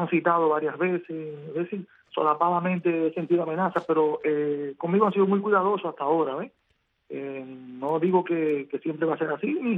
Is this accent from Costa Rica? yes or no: no; Cuba; como cubano